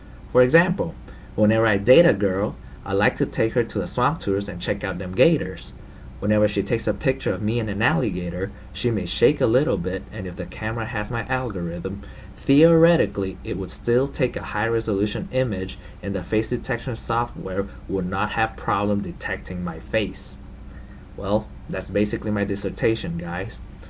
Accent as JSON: {"language": "English", "town": "New Orleans", "region": "Louisiana", "country": "United States", "said": "This is your boy … I'm from the Big Easy."}